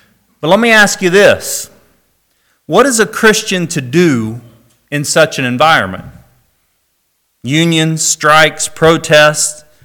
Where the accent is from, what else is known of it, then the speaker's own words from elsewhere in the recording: Anderson, Indiana, United States; I grew up, as I've told you before, in Anderson, Indiana. General Motors had 26 plants in my hometown and employed 24,000 people in 1971.